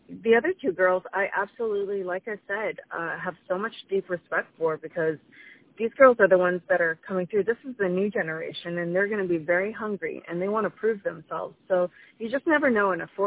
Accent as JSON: {"language": "English", "town": "Toronto", "region": "Ontario", "country": "Canada", "tie": "born or raised there", "said": "I'm going to have some friends drive up from Toronto, my hometown, and for me to be able to perform in front of my my friends and family"}